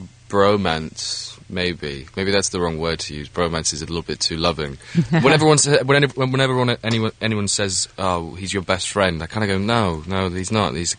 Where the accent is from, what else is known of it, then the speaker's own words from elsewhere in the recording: Wales, United Kingdom; And that's not my background at all. Because I'm Welsh, actually.